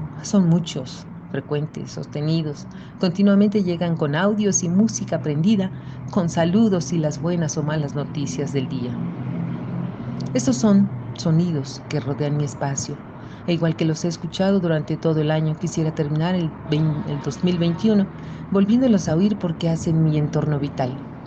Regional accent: Taxco, Guerrero, Mexico; mi pueblo natal, Taxco, Guerrero.

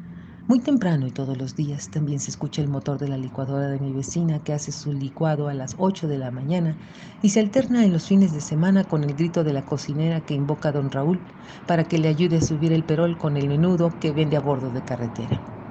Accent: Taxco, Guerrero, Mexico; mi pueblo natal, Taxco, Guerrero.

